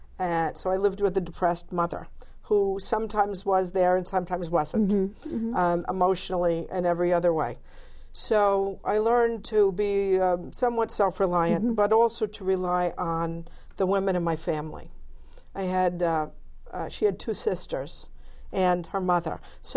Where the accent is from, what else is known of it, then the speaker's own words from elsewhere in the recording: Rhode Island, United States; born there; And this was at the Rhode Island Hospital. I was born in Rhode Island.